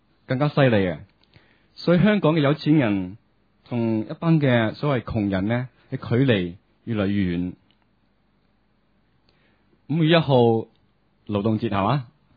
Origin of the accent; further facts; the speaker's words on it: China; 甚至比较埋身啲，我们中国人和日本人是怎样？